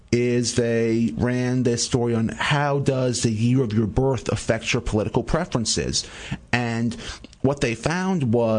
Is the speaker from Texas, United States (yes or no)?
no; Louisiana, United States; well, I'm originally from Louisiana.